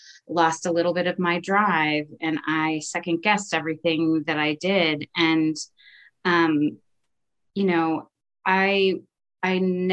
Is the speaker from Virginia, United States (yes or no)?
yes; Richmond, Virginia, United States; I'm an alcoholic. I am from Richmond, Virginia.